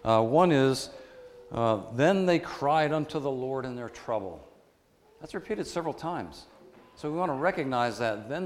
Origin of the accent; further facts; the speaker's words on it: New York, United States; I grew up in New York State, a very rural type area, not much different from around here. A small town.